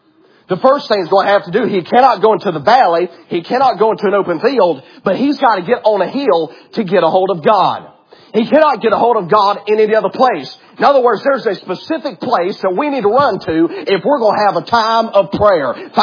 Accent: Georgia, United States; I'm from Georgia. I'm as crazy as a sprayed roach, but they keep me anyway.

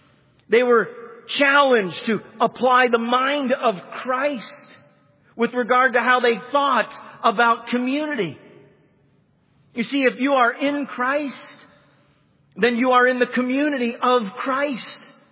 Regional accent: Canada; I grew up in Canada, and they don't say, you know. I wish they did. They say, eh?

